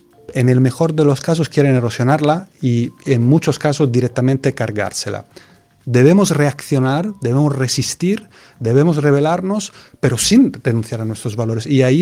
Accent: Italy; Spanish is a second language; Hubo antes, en los años 20, en mi país, un experimento que fue fundamental para lo que vino después, que es Mussolini y el fascismo.

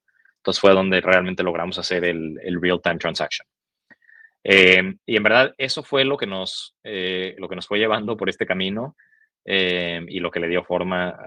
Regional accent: Guadalajara, Jalisco, Mexico; pues yo soy de Guadalajara, una ciudad que me fascina. Me encantaría algún día estar de vuelta por allá

